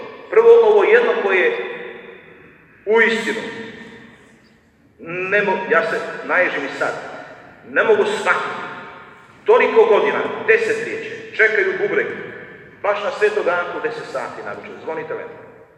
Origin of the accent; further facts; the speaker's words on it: Kupres, Federation of Bosnia and Herzegovina, Bosnia & Herzegovina; na Kupresu, u mom rodnom gradu.